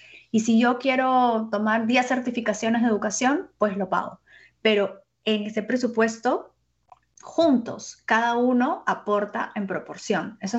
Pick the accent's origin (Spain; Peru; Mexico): Peru; yo soy peruana